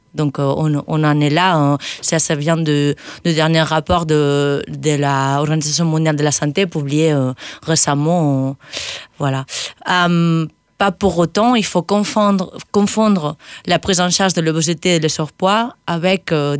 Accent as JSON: {"language": "French", "country": "Spain", "second_language": "French", "lives_now": "France", "said": "arrivé en Aveyron en 2017 après avoir vécu dans plusieurs pays de l'Europe. Donc avec mon accent, vous allez voir, ouais, je viens pas de France, je viens d'Espagne."}